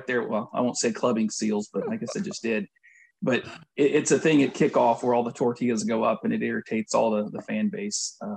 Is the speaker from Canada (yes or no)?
no; Texas, United States; but I grew up in Texas most of my time. Family from the Midwest, so you won't pick up the true Texan accent there unless I get really tired.